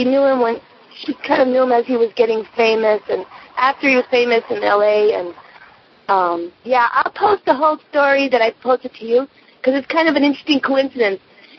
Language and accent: English; New York, United States; But I grew up in New York, and I'm not familiar that much with the beach.